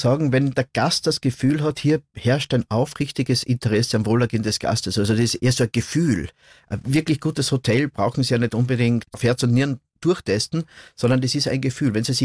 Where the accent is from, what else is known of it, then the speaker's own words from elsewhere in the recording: Leonding, Upper Austria, Austria; Oh, das gibt's bei uns im Ort. Ich komme aus Leonding.